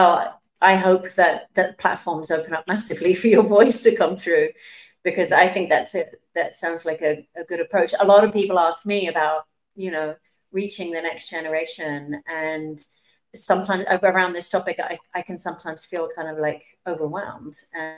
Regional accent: England, United Kingdom; which was illegal in my country growing up in England

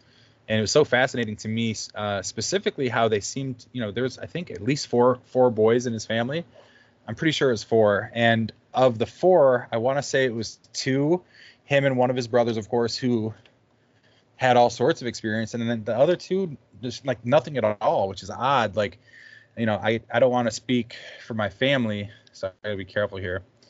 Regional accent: Detroit, Michigan, United States; I mean, we grew up in Detroit, you know, so like you had to.

